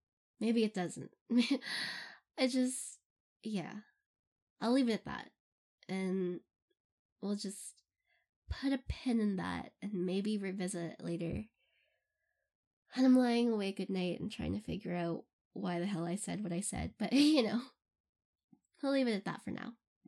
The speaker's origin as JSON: {"language": "English", "country": "Philippines", "tie": "born or raised there", "said": "I'm Filipino, if you don't know. AMA! I'm half Filipino, and I grew up in the Philippines."}